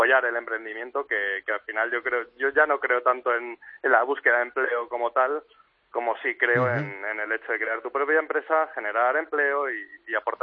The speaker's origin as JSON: {"language": "Spanish", "town": "Madrid", "region": "Community of Madrid", "country": "Spain", "said": "yo soy de Madrid"}